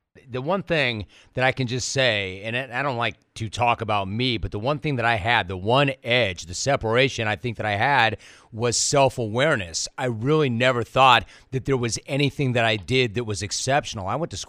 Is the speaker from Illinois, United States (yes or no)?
no; Los Angeles, California, United States; I grew up in Los Angeles, so I was exposed to some of the most iconic voices ever.